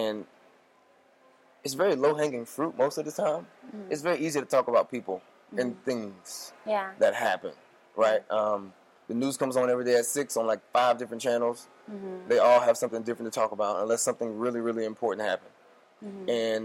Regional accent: Atlanta, Georgia, United States; We grew up in Atlanta together

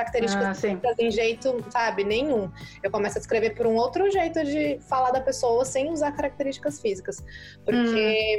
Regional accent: Brazil; Como brasileira, eu vou falar que esse é um hábito que eu vejo negativo.

